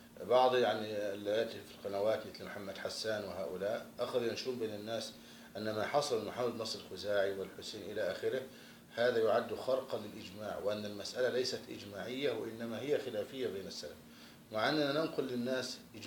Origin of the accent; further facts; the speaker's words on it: Egypt; عندنا في مصر